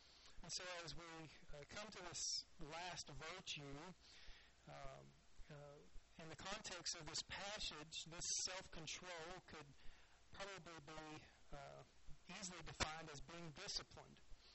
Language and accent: English; the South, United States; I like sweet tea. I'm from the South.